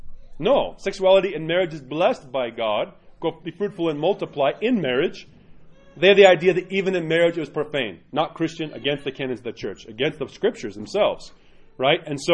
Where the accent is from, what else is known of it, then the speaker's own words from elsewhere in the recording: New York, United States; I grew up in New York.